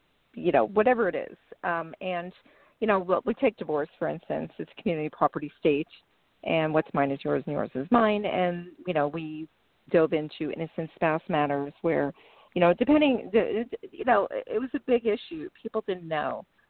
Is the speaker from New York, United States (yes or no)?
yes; Brooklyn, New York, United States; moved away as an adult; I grew up in Brooklyn, so it's I mean, being out here 19 years, I've learned how to tone it down a little bit. But certainly, you can take me out of New York, but you can't take New York out of me.